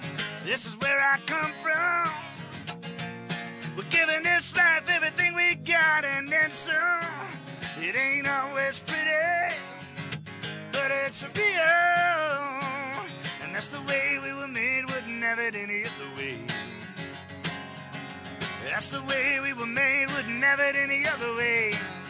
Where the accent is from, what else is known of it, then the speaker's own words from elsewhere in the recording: Memphis, Tennessee, United States; I grew up in Memphis. If you've ever been to Graceland Mansion, I grew up about 4 or 5 blocks from Graceland Mansion. It's kind of a tough neighborhood.